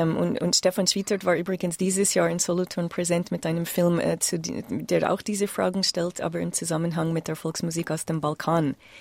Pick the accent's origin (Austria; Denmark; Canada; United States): Canada; now in Switzerland; als Kanadierin, als ich in die Schweiz gekommen bin